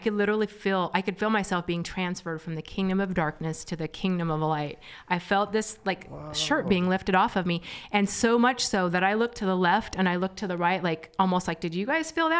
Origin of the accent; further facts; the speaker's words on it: Twin Falls, Idaho, United States; I grew up in Twin Falls, Idaho, a non-Christian home, pretty dysfunctional non-Christian home, and got saved when I was 24.